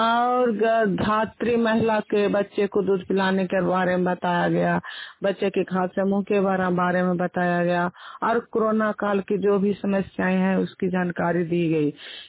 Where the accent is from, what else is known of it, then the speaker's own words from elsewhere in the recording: Nalanda, Bihar, India; ग्राम पपरनौसा post मच्छली है जिला नालंदा थाना नालंदा बिहार के निवासी हूँ।